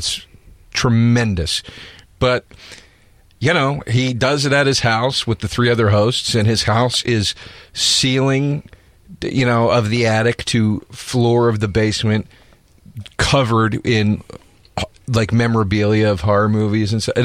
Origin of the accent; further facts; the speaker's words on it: Philadelphia, Pennsylvania, United States; I'm from Philly.